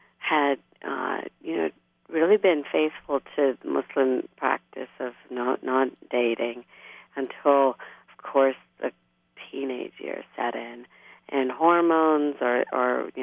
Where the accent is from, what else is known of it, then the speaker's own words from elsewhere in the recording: West Virginia, United States; growing up in West Virginia, I go off to India